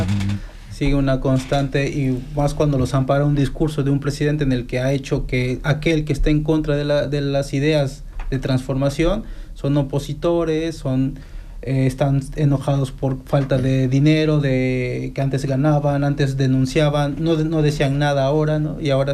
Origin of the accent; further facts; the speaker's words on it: Mexico; como mexicano y como visitante de a México es igual